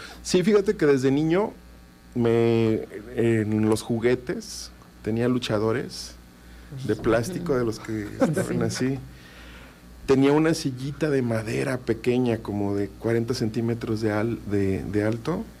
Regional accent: Zacatepec, Morelos, Mexico; born there; nací en Zacatepec, un 17 de julio de hace muchos años. De 1980. Tengo 45 años.

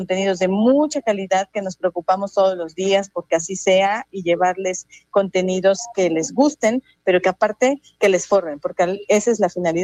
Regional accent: Morelos, Mexico; nuestra identidad como morelenses, como mexicanos, nuestra música, nuestros sabores, nuestras tradiciones.

